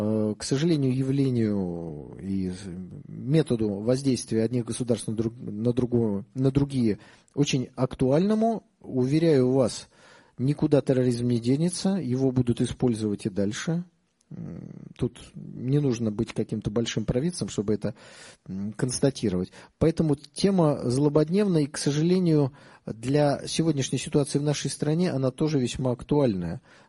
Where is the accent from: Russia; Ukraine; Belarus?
Russia; Saint Petersburg; Я человек из Петербурга, поэтому, наверное, я приехал не за деньгами, а за впечатлениями и общением.